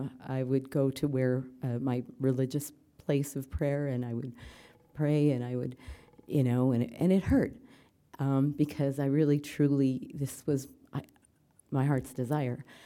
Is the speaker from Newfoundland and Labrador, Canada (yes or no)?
no; Calgary, Alberta, Canada; from Calgary, and I'm a grateful recovering compulsive overeater